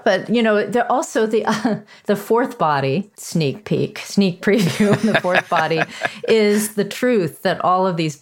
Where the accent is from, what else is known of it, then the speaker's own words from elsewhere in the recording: United States; certainly when I was growing up in America, no one ever schooled me in the presence of a subtle body